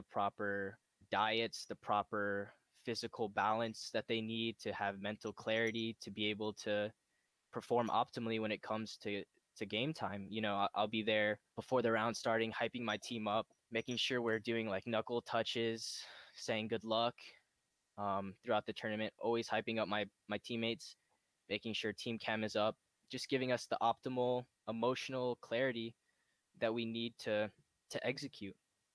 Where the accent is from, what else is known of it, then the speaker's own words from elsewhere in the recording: Missouri, United States; I would say I was one of the better FIFA players in my hometown in Missouri.